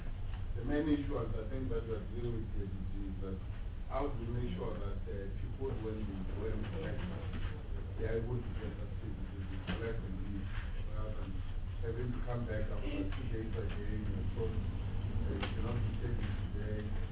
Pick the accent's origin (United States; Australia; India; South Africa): South Africa; We can't understand this as South African citizens.